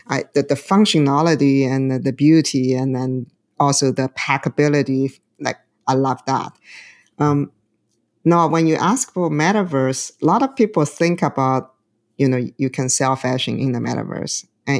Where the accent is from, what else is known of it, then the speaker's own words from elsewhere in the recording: China; now in United States; I grew up in China. I come to the United States.